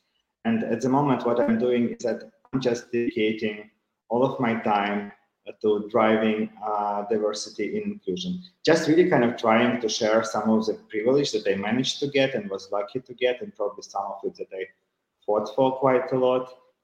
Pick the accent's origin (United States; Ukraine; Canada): Ukraine; English is a second language; now in Geneva, Switzerland; as you introduced me. So I'm Ukrainian. I was born and raised in Ukraine. Now I'm living for over 10 years in Geneva, Switzerland. I live with my husband and my son